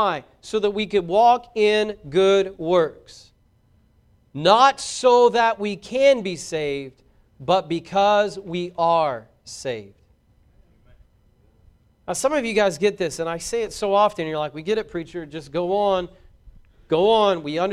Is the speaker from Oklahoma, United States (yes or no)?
yes; Braggs, Oklahoma, United States; also born or lived in Vian / Muldrow / Muskogee; I grew up in Braggs. I moved all the way to Vian, and from Vian to Muldrow. It's not like I've gone lots of places. I lived in Muskogee for a while